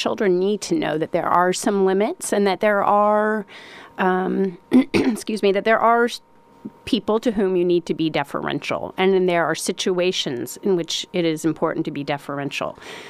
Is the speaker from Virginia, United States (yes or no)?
yes; Winchester, Virginia, United States; Well, I was born and reared 2 hours north of here in Charlottesville, up in Winchester, Virginia. And it was pretty Southern and very traditional.